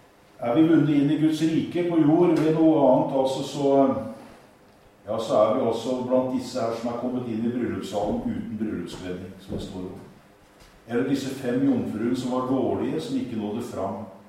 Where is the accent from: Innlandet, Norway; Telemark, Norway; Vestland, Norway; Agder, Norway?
Telemark, Norway; Kragerø; jeg er fra Kragerø